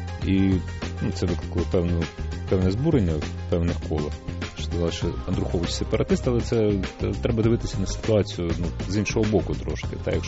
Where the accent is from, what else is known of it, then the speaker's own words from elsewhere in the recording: Kharkiv, Kharkiv Oblast, Ukraine; Я з Харкова.